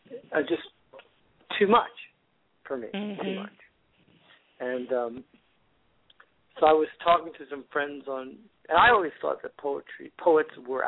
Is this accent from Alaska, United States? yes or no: no; Florida, United States; now in California, United States; been living in California for the last 40 years. I'm originally from Florida.